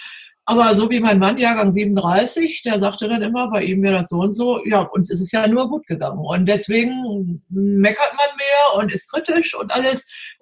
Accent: Northern Germany, Germany; Ich stamme ja aus Norddeutschland ursprünglich.

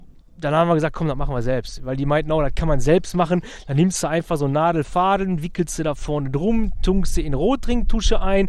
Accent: Bottrop, North Rhine-Westphalia, Germany; born there; Ich bin geboren in Bottrop, ja.

